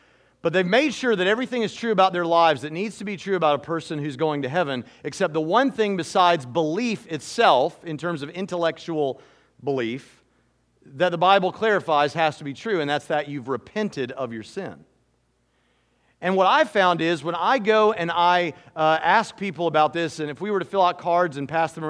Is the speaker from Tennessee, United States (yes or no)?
yes; Hermitage, Tennessee, United States; You know, when I was a child growing up outside of Nashville, Tennessee, in a town called Hermitage, in my backyard, I stepped on a rusty nail in our backyard.